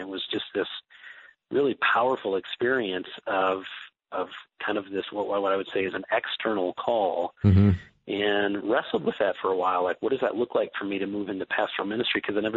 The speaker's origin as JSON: {"language": "English", "region": "Michigan", "country": "United States", "tie": "born or raised there", "said": "And so, eventually we moved back to my home state of Michigan and kind of wrapped up life there"}